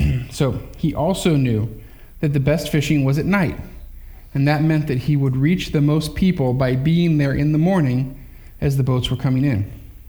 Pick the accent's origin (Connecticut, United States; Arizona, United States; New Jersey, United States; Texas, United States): Arizona, United States; South Tucson; I grew up in South Tucson, Arizona. There's not a lot of great fishing that goes on in the barrio because South Tucson wasn't the best neighborhood.